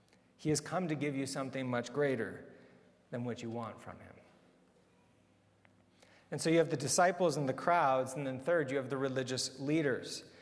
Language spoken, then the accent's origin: English; United States; Jesus is not very Canadian. I say that as an American.